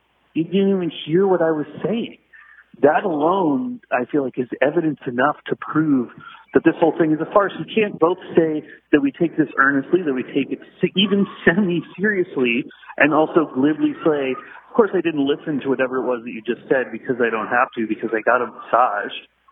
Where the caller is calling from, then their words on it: California, United States; I'm calling from the Paramount studio lot where I work.